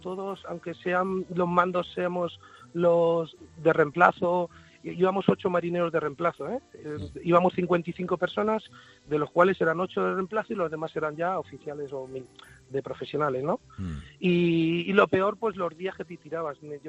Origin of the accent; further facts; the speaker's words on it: Alicante, Valencian Community, Spain; soy de Alicante, del Altec